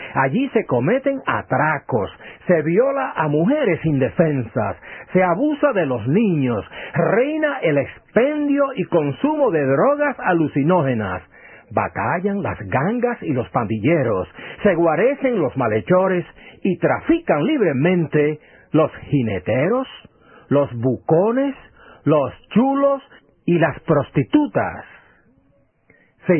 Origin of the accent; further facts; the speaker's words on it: Santo Domingo, Distrito Nacional, Dominican Republic; mi ciudad natal y el jardín de mi niñez. En Santo Domingo está el vetusto barrio de San Carlos, el cual recorría de niño, y la Escuela Chile, donde comencé mi educación escolar primaria